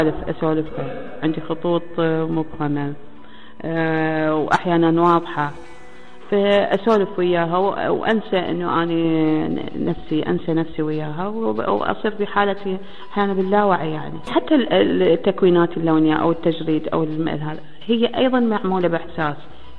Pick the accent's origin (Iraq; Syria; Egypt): Iraq; احنا كبيوت عراقية نحب النخلة موجودة ببيتنا دائما،